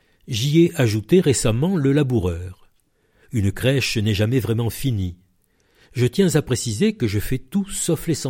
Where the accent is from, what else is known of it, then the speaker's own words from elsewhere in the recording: Marseille, Provence-Alpes-Côte d'Azur, France; Je suis né à Marseille, dans le quartier de la Pointe Rouge. À l'époque, c'était un village, avec des champs, des chevaux, des vaches. Il y avait même une laiterie près de chez nous.